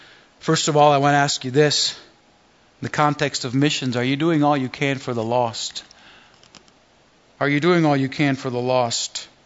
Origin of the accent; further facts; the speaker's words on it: Spain; I was born and raised in Spain, and my parents are missionaries there to this day, going on 40 years. I was born and raised in the church.